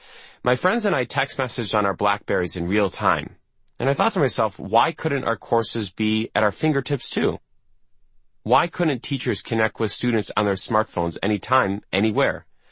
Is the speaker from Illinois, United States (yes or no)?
yes; Skokie, Illinois, United States; Growing up in Skokie, Illinois, it was an uphill for me to focus at school.